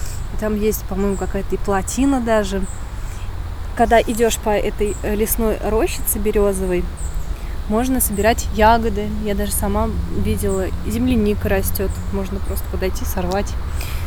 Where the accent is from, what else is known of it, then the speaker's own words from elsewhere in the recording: Kovrov, Vladimir Oblast, Russia; now in Sergiev Posad, Russia; Я приехала в 2002 году из Владимирской области, города Ковров.